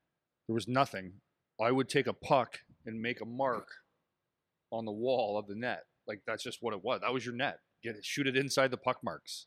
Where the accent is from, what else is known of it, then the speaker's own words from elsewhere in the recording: Windsor, Ontario, Canada; growing up in Windsor, you know, hockey for me wasn't the number one growing up.